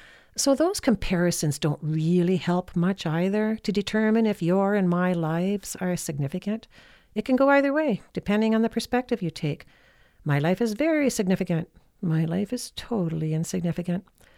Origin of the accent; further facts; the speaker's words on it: Canada; Here in my home country of Canada